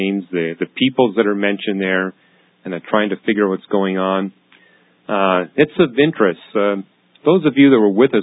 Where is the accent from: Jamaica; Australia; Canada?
Canada; I grew up in Canada